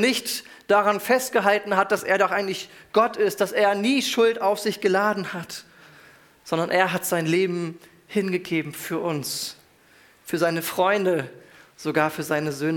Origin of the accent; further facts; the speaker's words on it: Lüneburg, Lower Saxony, Germany; in Lüneburg, wo ich herkomme